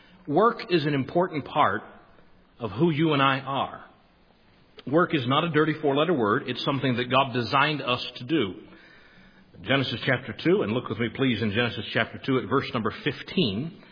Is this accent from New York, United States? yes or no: no; Youngstown, Ohio, United States; I grew up in the Youngstown area. My father pastored the First Baptist Church of McDonald, Ohio for 18 years. I was born there in St. Elizabeth's Hospital in Youngstown, lived there until I was a senior in high school.